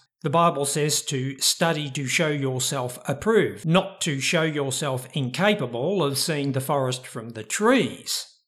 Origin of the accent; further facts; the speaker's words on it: Australia; So the new website had to be at a new URL with the name of my home country in it. Hence, Christian Identity Australia.